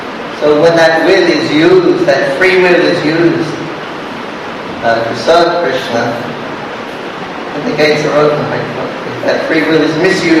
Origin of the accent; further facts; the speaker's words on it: England, United Kingdom; I said, I'm having a big enough problem identifying myself as an Englishman. I don't want to have another identity. I don't want another identity being an Indian.